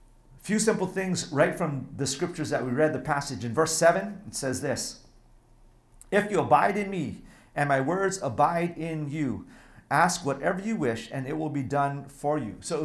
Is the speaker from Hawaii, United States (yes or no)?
yes; Hawaii, United States; where I grew up in Hawaii, everybody has fruit trees.